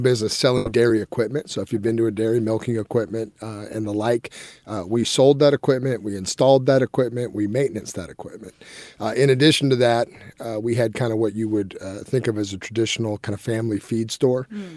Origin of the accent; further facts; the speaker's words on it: Merced, California, United States; I had a great childhood. I mean, Merced's a wonderful town. It was a smaller town when I was a kid than it is today.